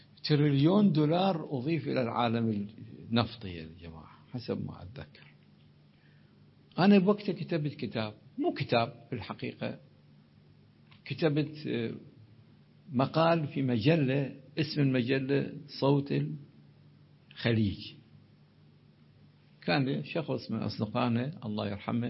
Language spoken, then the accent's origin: Arabic; Iraq; وحتى قضيتي مو قضية بلدي العراق